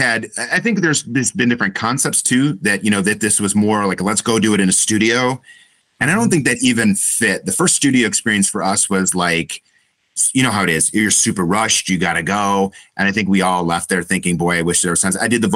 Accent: Ohio, United States; We're from Ohio. We don't know any better.

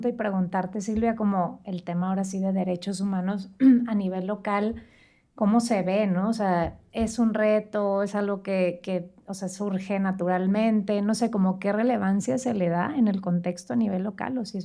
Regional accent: Monterrey, Nuevo León, Mexico; now in Mexico City, Mexico; cuando vine de Monterrey a vivir a la Ciudad de México, que el lenguaje es completamente distinto

